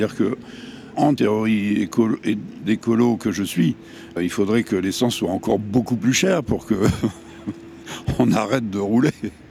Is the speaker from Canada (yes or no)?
no; Hauts-de-France, France; ça se passe en Picardie, qui est ma région natale, où, avec mon papa qui était agriculteur là-bas, quoi.